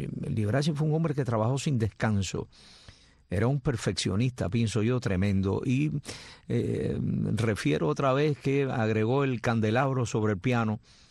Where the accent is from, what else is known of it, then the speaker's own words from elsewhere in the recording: Cuba; hasta tal punto les gustó Cuba que hicieron nido en mi país